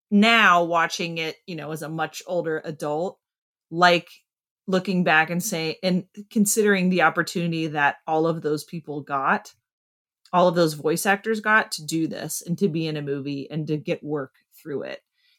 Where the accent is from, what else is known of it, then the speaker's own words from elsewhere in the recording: Indiana, United States; And this is ingrained in me from growing up in Indiana.